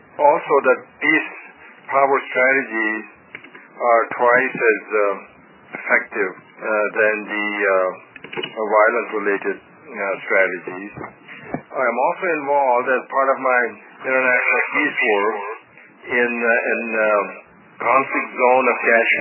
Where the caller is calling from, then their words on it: Dayton, Ohio, United States; I'm calling from Dayton, Ohio.